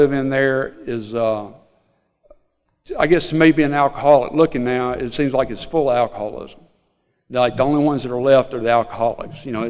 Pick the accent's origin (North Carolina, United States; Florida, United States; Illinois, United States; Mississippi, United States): Mississippi, United States; Mentor City; I'm from Mentor City, Mississippi. If y'all don't know where that is, I live in the Mississippi Delta, home of the Blues, south of Memphis, Tennessee, in a little small town.